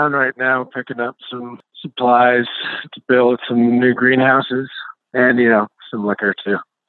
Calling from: Squaw Flats, Oregon, United States; I'm calling in from Squaw Flats, Oregon.

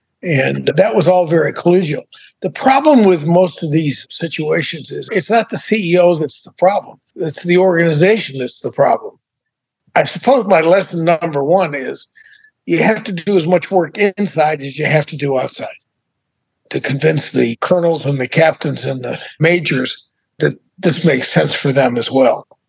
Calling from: Greenwich, Connecticut, United States; I am in Greenwich, Connecticut, in my house, and it is beautiful.

